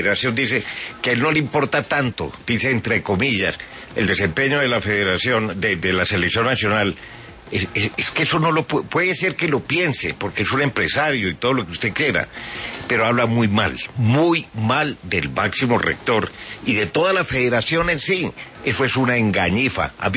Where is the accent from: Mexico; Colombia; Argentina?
Colombia; como aficionado al fútbol y como colombiano